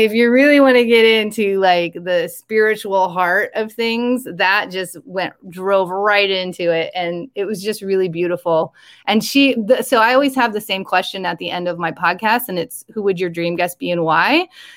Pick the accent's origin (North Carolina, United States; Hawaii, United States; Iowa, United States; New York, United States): Iowa, United States; so this is my hometown that I grew up in, very rural Iowa. Very small town that I grew up in.